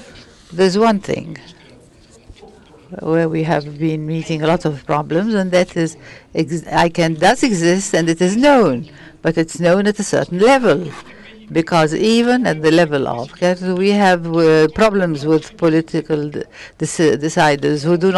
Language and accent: English; DR Congo; English is a second language; I come from the Democratic Republic of the Congo